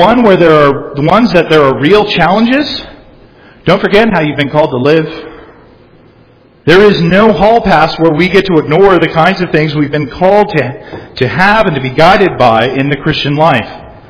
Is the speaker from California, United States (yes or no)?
yes; La Jolla, California, United States; We grew up spoiled brats in La Jolla.